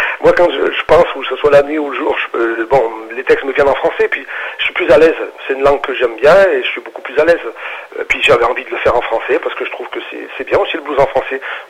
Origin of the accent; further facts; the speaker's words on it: Brioude, Auvergne-Rhône-Alpes, France; born there; moi donc je suis né en Auvergne, hein, je suis né à Brioude, en Haute-Loire, quoi. C'est un petit village entre Le Puy et Clermont-Ferrand. Donc voilà, je suis né en 1960.